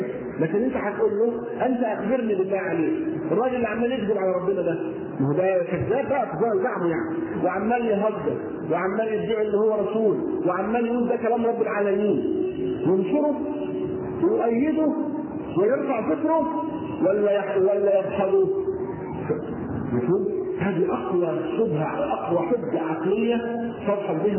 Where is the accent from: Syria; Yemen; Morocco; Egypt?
Egypt; على وزن احنا وعلى وضعنا احنا كمصريين